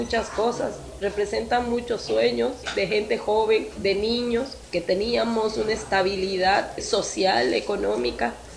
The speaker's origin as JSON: {"language": "Spanish", "region": "La Paz", "country": "Bolivia", "said": "Yo me comuniqué ayer con mi familia, yo soy de La Paz"}